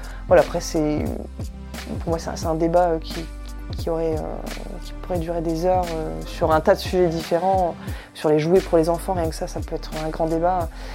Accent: Lille, Hauts-de-France, France; J'ai 37 ans, je suis de Lille

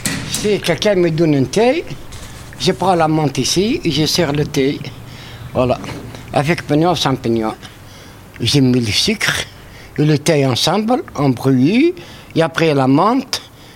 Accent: Tunisia; French is a second language; moved away as an adult; now in France; Je suis tunisien. Je venais parce que moi, je rentrais à 69 ici.

